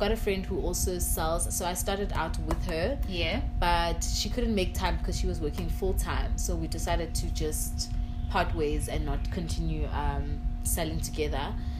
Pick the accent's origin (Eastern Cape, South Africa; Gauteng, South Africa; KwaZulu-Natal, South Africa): Eastern Cape, South Africa; East London; So even my hometown in East London, when I go visit, I will thrift and bring back some stuff.